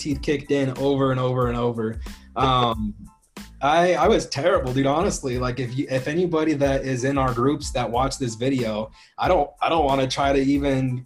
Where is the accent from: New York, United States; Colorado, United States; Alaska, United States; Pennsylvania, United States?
Colorado, United States; Pueblo; growing up in Pueblo, Colorado, tough on the streets, we like to say, with my street credentials.